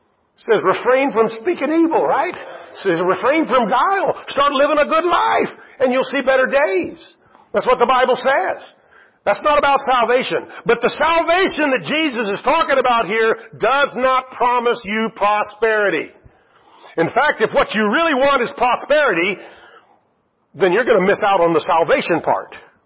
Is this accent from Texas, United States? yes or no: yes; San Antonio, Texas, United States; I'm from San Antonio. We don't get a lot of snow.